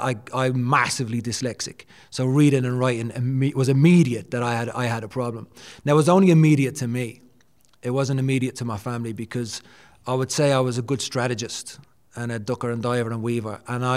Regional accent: Dublin, Leinster, Ireland; Born and raised in Dublin. I was born in 1976.

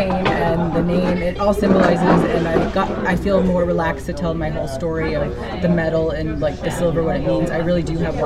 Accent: New York, United States; But my first exposure to it, I'm originally from New York.

